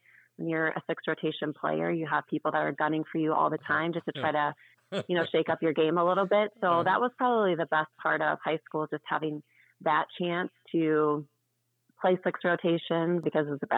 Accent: South Dakota, United States; I was a girl from South Dakota who, like you had said, high school sports were flip-flopped.

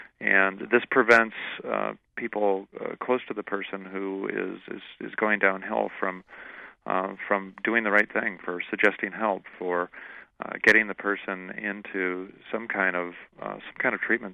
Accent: Arizona, United States; And we see this in Arizona, and it's one of the wonderful things about my home state.

